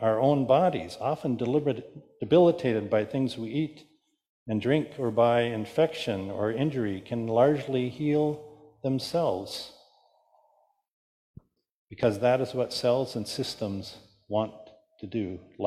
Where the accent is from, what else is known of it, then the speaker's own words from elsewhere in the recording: South Pasadena, California, United States; I remember growing up in South Pasadena and delivering newspapers in the afternoon